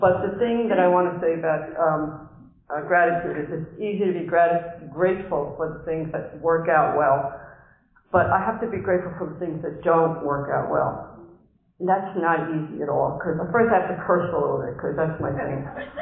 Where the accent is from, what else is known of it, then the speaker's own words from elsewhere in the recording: New York, United States; I'm from Westchester County, New York.